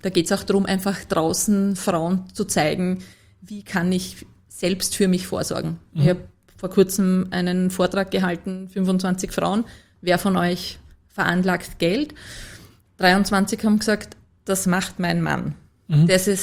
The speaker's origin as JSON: {"language": "German", "region": "Lower Austria", "country": "Austria"}